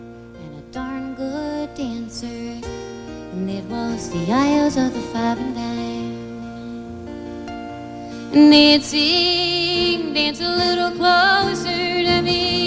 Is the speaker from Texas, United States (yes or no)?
yes; Austin, Texas, United States; Growing up in Austin, Texas, there was a very special building down at 6th and Congress Avenue.